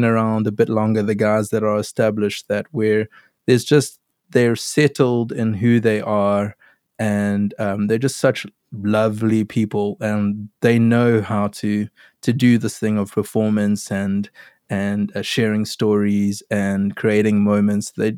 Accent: Durban, KwaZulu-Natal, South Africa; growing up in Durban

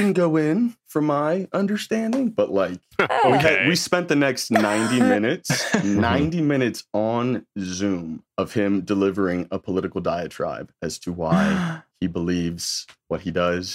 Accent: West Virginia, United States; I'm from West Virginia. Originally

